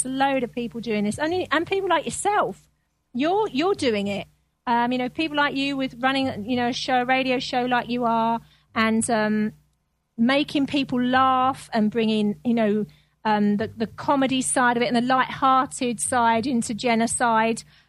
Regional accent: United Kingdom; obviously because I'm British

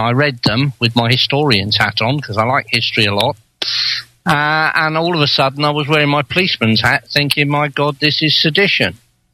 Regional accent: England, United Kingdom; Well, basically, I'm English. I don't like what's happening with my country one little bit.

